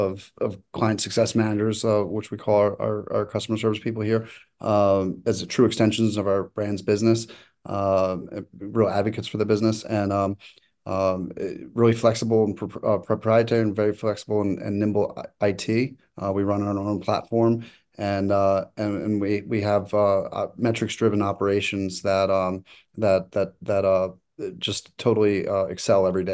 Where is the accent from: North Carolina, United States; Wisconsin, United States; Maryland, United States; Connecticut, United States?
Maryland, United States; Baltimore; I don't want to discount the pain that it places on Baltimore, which is my hometown, by the way.